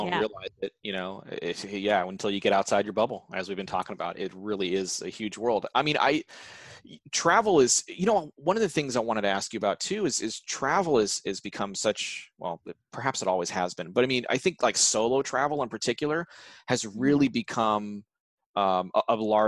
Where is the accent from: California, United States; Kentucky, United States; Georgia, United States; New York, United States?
California, United States; Riverside; So we grew up in Riverside, which is like right between San Diego. And for those who don't know, tucked between San Diego and Los Angeles, like almost exactly the midway point.